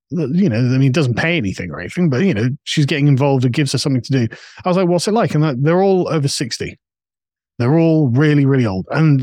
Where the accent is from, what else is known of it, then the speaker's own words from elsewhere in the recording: England, United Kingdom; And so as an Englishman